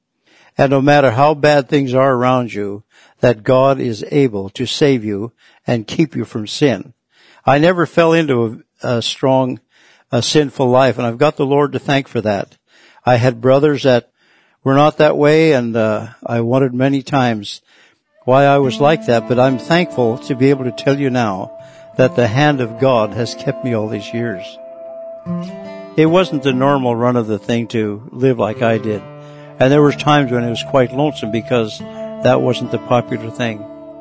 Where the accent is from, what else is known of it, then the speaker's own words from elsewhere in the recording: Cordova, Alaska, United States; born there; I was born in Cordova, Alaska. Actually, I've been called a hamburger Aleut. I don't know what that means to you, but my father was white and my mother was an Aleut